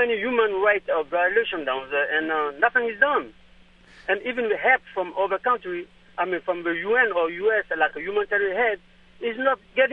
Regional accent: Côte d’Ivoire; I'm from Ivory Coast right now, and there's a war going on over there.

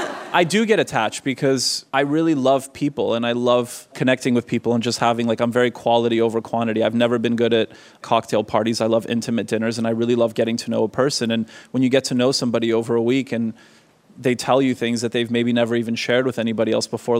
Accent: Canada; There's one thing that makes me more uncomfortable than a Trump banner, and it's guns, being Canadian and just knowing what toll they've had on the country.

